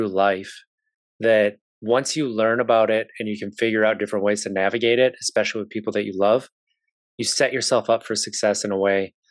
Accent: Wisconsin, United States; I grew up in Wisconsin, which is by far and away the highest consumers of alcohol in the United States.

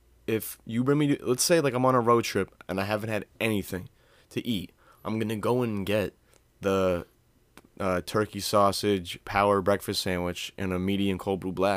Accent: New England, United States; we're new from New England, and we're human, and we're all addicted to sugar.

